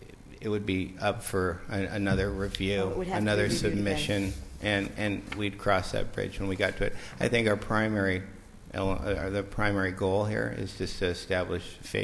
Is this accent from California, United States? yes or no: yes; Malibu, California, United States; I grew up in Malibu, so I'm 51 years old, so I watched Calabasas grow.